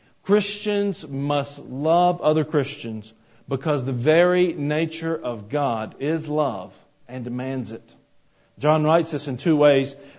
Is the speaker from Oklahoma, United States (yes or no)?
no; Georgia, United States; All my life as a kid growing up in Georgia, there were goo goo clusters.